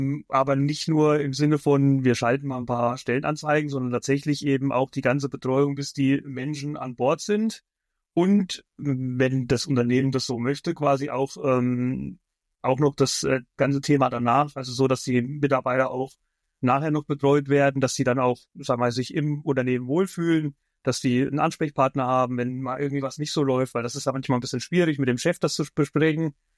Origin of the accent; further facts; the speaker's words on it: Thuringia, Germany; Ich bin aus Thüringen, genau, ja. Der Mitte von, also ganz in der Mitte von Deutschland.